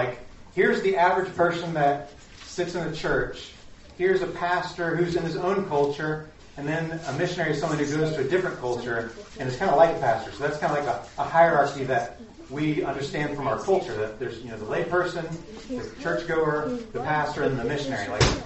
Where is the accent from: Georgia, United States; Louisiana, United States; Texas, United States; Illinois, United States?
Georgia, United States; Atlanta; now in Sarasota, United States; Well, I am from Atlanta, Georgia, originally. And I came to Sarasota to go to the Ringling College of Art and Design.